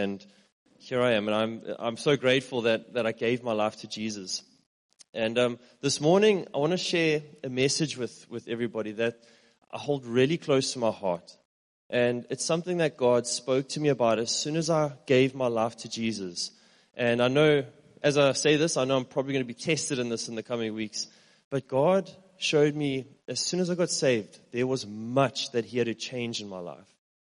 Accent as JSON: {"language": "English", "town": "Richards Bay", "region": "KwaZulu-Natal", "country": "South Africa", "tie": "born or raised there", "said": "And I'm from a little place called Richards Bay in KZN. So I was born in Richards Bay."}